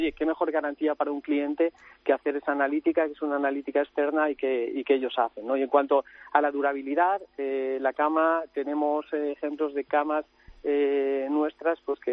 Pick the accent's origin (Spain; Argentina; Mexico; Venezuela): Spain; yo lo digo con orgullo como español